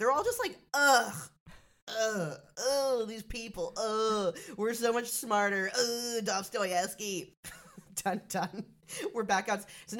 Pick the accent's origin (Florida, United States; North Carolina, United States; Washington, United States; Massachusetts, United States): North Carolina, United States; Like, I'm from North Carolina.